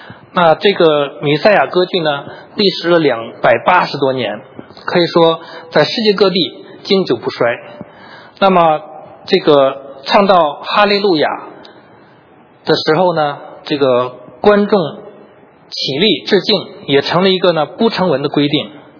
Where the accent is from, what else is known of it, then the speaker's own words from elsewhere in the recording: China; 其实在西方的社会都不陌生，作为我们中国人可能是听的比较少。